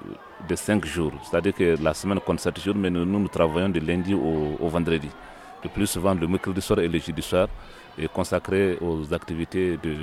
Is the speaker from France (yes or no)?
no; Mali; 4 ans après le certificat chez vous et 3 ans après le certificat chez nous au Mali.